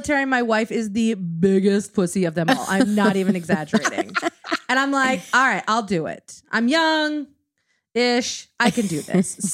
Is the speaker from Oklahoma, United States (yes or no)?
no; Wyoming, United States; No, we grew up in Wyoming.